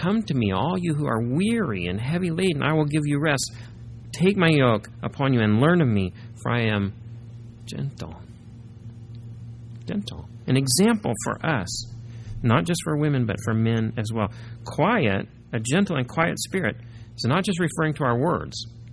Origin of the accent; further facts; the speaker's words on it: Midwest, United States; I'm from the Midwest.